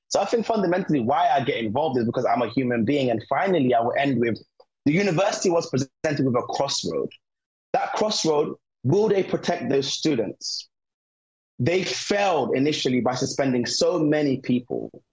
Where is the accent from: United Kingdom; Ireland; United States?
United Kingdom; Yes, I'm Gambian. Yes, I'm British.